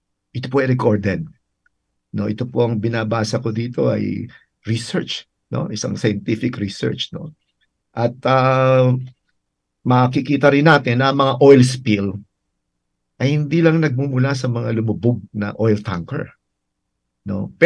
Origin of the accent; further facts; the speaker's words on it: Pola, Mimaropa, Philippines; sapagkat ang Tilamaan ay yung aking home province, no. Oh, yung Oriental Mindoro. No, ako po ay pinanganak sa Pola.